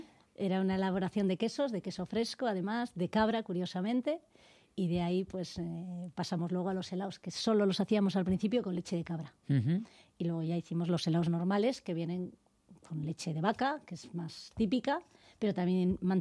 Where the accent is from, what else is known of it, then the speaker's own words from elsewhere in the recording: Basque Country, Spain; now in Madrid, Spain; es que venimos de Vizcaya